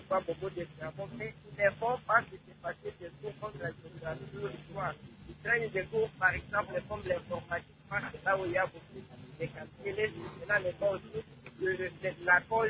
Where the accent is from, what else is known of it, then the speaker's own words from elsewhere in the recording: Manono, Tanganyika, DR Congo; Et surtout ici, chez nous à Manono